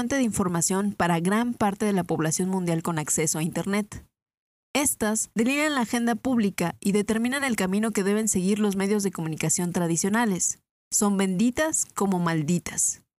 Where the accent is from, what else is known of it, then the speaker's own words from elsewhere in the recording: Mexico City, Mexico; soy de la Ciudad de México.